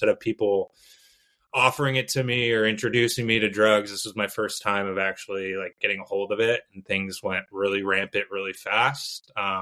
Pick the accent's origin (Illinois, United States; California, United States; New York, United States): California, United States; San Ramon; so I grew up in the Bay Area, went to high school in San Ramon, California